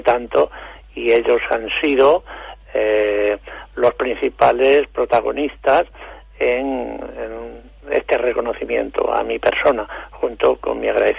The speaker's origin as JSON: {"language": "Spanish", "region": "Extremadura", "country": "Spain", "said": "somos gitanos, somos extremeños, somos españoles, pero principalmente somos ciudadanos del mundo."}